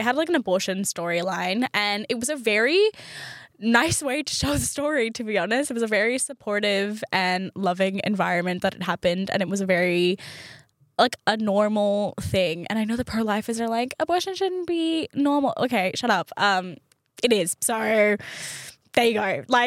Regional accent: Australia; Wait, do I like being Australian?

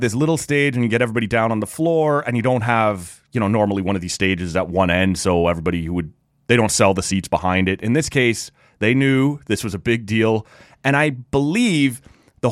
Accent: Oshawa, Ontario, Canada; this thing is going to end up in Oshawa, which is my hometown.

